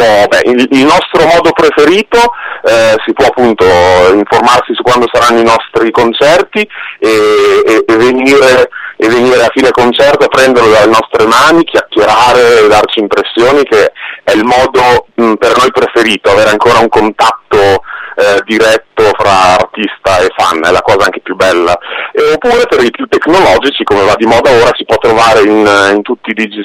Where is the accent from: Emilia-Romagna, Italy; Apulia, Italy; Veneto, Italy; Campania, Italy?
Emilia-Romagna, Italy; Bologna; quindi da bolognese mi è piaciuto l'ultimo